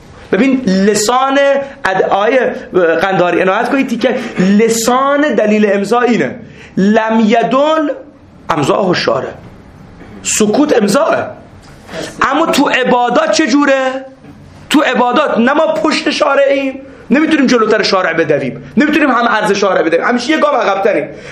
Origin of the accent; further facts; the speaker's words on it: Dezful, Khuzestan, Iran; also born or lived in Shushtar; من دسپولیم، من شوشتریم، من عرب نیستم.